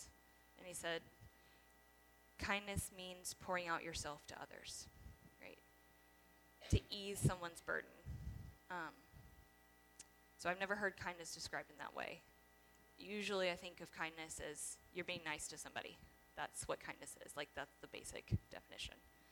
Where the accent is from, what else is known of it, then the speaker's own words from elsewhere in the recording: Savannah, Georgia, United States; now in Augusta, United States; I'm from Savannah, but I primarily moved back to Augusta because I had those community connections